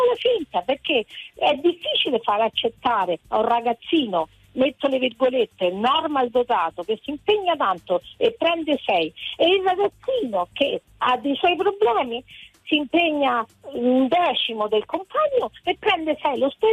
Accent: Foggia, Apulia, Italy; sono di Foggia

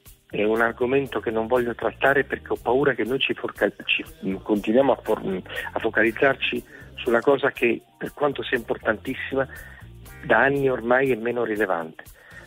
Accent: Genoa, Liguria, Italy; io poi sono di Genova, potete immaginare cosa vuol dire l'aspetto economico

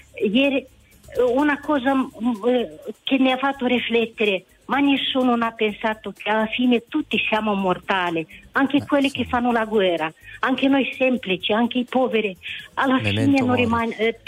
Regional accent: Moldova; Italian is a second language; now in Italy; sono da Moldova, sì, ormai da tanti anni in Italia

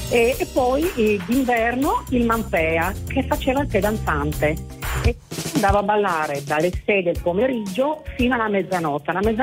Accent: Alghero, Sardinia, Italy; io sono, da premettere che sono sarda, sono di Alghero

